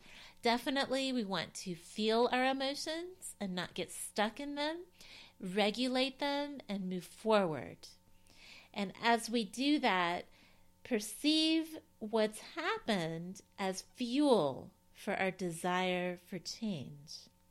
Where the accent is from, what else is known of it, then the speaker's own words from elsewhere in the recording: Knoxville, Tennessee, United States; my family being from Cyprus. I had a college roommate from Cyprus, and I grew up here in Knoxville, Tennessee. I was first generation.